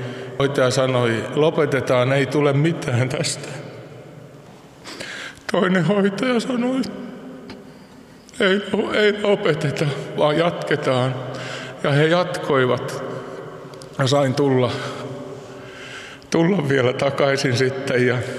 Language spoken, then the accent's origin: Finnish; Seinäjoki, South Ostrobothnia, Finland; born there; Olin pieni poika, ekaluokkalainen, ja minä olen syntynyt Seinäjoella.